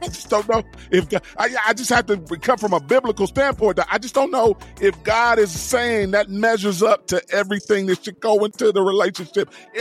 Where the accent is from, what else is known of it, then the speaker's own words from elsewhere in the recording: Cleveland, Ohio, United States; we had a couple of record stores that were big in Cleveland.